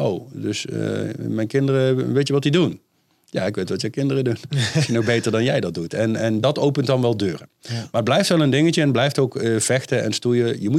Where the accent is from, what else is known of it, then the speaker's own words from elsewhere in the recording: Netherlands; Ja, maar ik kom uit Nederland, ik heb er geen bevoegdheden.